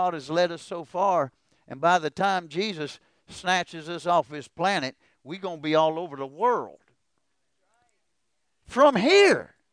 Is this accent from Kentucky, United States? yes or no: yes; Wilmore, Kentucky, United States; When I was growing up in Wilmore, the streets were a safe place.